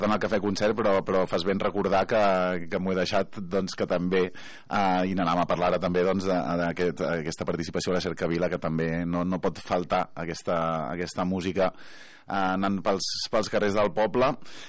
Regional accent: Esparreguera, Catalonia, Spain; no només per qui som d'Esparreguera

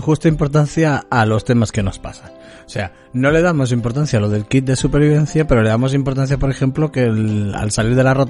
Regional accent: Spain; nosotros como españoles también tenemos que sentirlo

